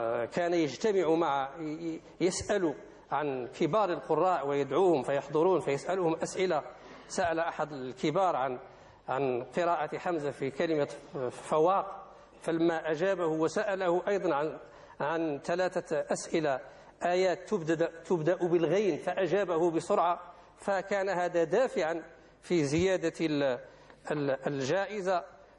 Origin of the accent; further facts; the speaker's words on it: Morocco; عندنا في المغرب